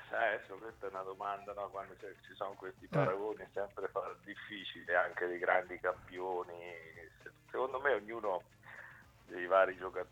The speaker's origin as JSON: {"language": "Italian", "town": "Arezzo", "region": "Tuscany", "country": "Italy", "tie": "born there", "said": "io sono nativo di Arezzo. A parte, io non ci ho mai avuto una sistemazione, una dimora fissa, ho sempre girato"}